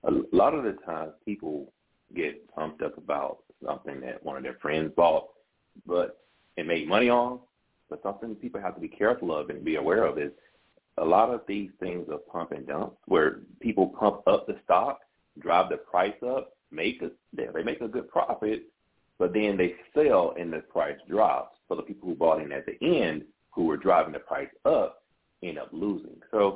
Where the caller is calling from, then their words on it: McDonough, Georgia, United States; I'm calling from McDonough, Georgia.